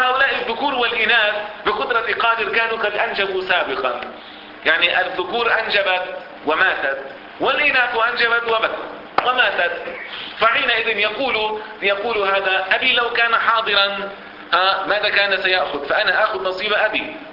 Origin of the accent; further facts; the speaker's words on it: Lebanon; نعم حصلت عندنا في لبنان وكان عليها مشاكل